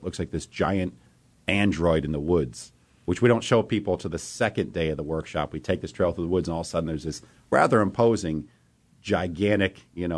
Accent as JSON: {"language": "English", "town": "Boston", "region": "Massachusetts", "country": "United States", "said": "We're from the Boston area."}